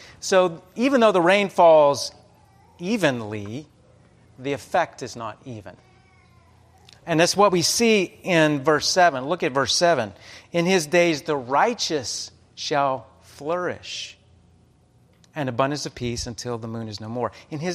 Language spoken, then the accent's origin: English; Amarillo, Texas, United States; I saw this last summer when I went down to my hometown of Amarillo, Texas.